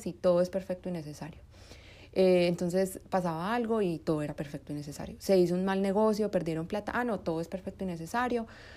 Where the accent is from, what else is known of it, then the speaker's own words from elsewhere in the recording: Colombia; born there; yo nací en Colombia y mis papás siempre fueron unas personas que no estaban muy ligadas a la religión